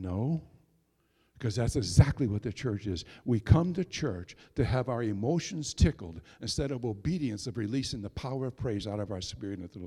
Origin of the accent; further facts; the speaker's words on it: New England, United States; also born or lived in Virginia; Now, when I first came here to New England, well, I'm born and raised in New England, but God sent us to Virginia for 7 years and 8 years, and then we came back